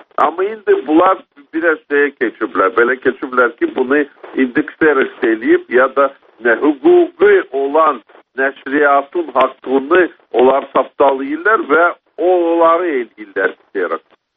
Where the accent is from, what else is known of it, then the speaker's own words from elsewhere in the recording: Baku, Azerbaijan; born there; Mən Bakını çox sevirəm. Burada anadan olmuşam. Bu mənim doğma şəhərimdir.